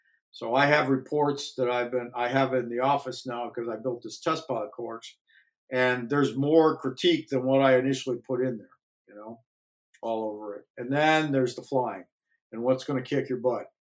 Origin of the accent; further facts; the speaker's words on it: Ohio, United States; and we grew up in Northeast Ohio, and Mike ended up being an astronaut.